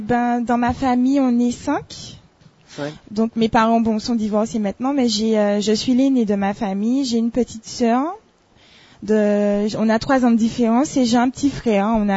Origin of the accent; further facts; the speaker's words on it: Rivière-Pilote, Martinique, France; now in Fort-de-France, France; Alors, je suis d'origine, j'ai grandi à Rivière-Pilote et actuellement, je vis sur Fort-de-France.